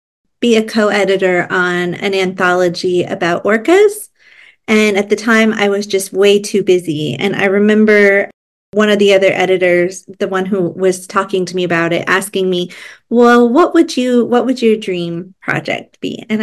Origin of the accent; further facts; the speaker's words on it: Washington, United States; Yeah, so I grew up on the Lummi Reservation